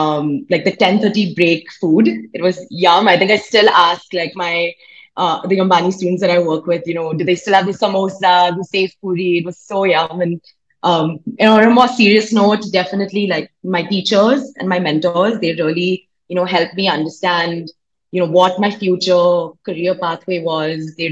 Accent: Mumbai, Maharashtra, India; So I grew up in Mumbai, you know, been sort of in the same house for all my life, lived in Bandra

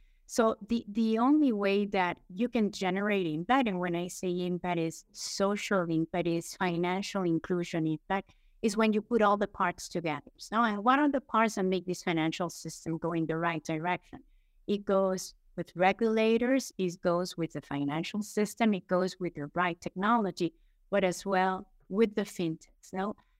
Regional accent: Venezuela; now in Mexico; I'm based in Mexico. I'm from Venezuela

